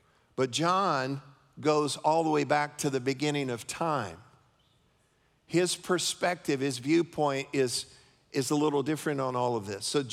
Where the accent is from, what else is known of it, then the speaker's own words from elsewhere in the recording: Leesburg, Florida, United States; I grew up in Leesburg. I went to school in Leesburg.